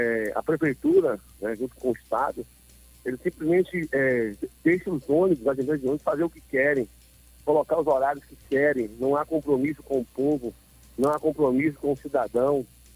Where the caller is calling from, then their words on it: Ilhéus, Bahia, Brazil; E eu sou de Ilhéus.